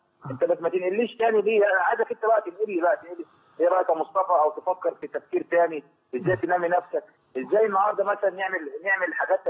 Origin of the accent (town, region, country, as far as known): Egypt; now in Saudi Arabia